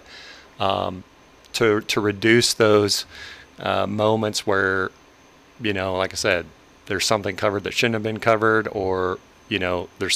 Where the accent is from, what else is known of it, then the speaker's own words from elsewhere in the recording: Parsons, United States; I grew up in the area. I grew up in Parsons, actually, born and raised there.